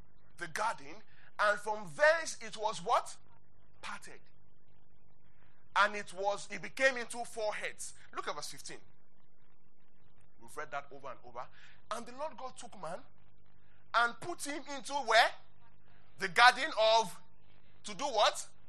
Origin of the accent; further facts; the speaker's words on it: Abuja, Federal Capital Territory, Nigeria; It is a language I grew up learning in Abuja city, which is Yoruba.